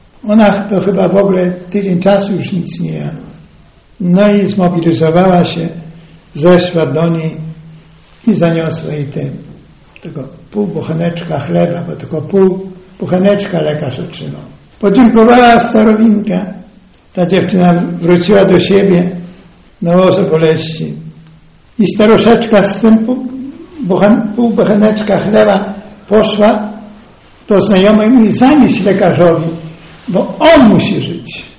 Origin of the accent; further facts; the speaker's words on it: Galicia, Poland; a ja jeszcze z Galicji pochodzę, z tych regionów.